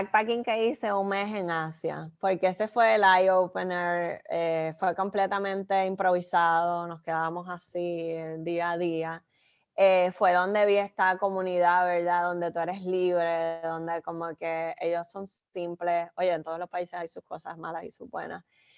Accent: Puerto Rico; creo que somos las primeras boricuas en hacerlo.

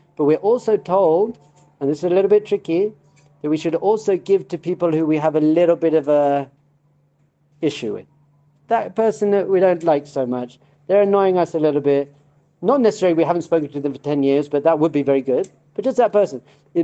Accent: London, United Kingdom; And I give this example that I'm from London.

